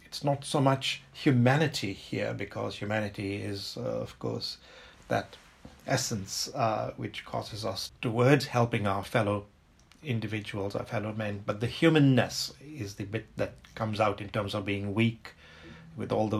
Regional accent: Kenya; moved away as an adult; now in United Kingdom; I was born and brought up in Kenya, and I arrived in England at the age of 18 to study medicine at Newcastle University. And I've lived and worked in the Northeast ever since then.

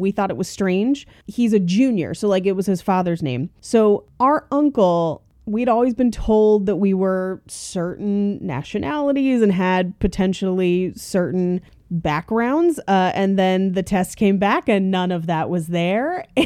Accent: Hayward, California, United States; I grew up near Hayward on the fault.

